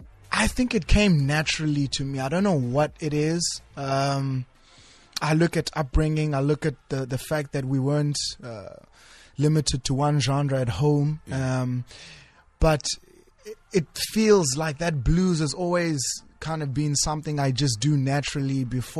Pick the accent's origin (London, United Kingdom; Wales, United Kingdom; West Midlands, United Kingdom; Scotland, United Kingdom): London, United Kingdom; So I am from East London.